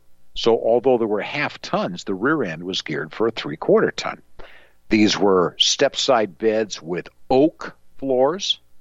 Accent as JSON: {"language": "English", "town": "Northbrook", "region": "Illinois", "country": "United States", "tie": "born or raised there", "said": "my good friend that I grew up with back in Northbrook, Illinois"}